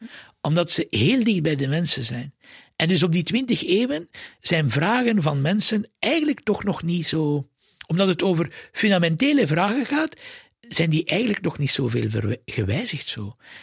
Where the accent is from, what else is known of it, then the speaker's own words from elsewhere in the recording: Leuven, Flemish Brabant, Belgium; als geboren Leuvenaar moest ik naar het college in Leuven en moest ik naar het seminarie in Leuven. Ik mocht niet op kot gaan. Ik had de wereld niet ontdekt, want de wereld was Leuven.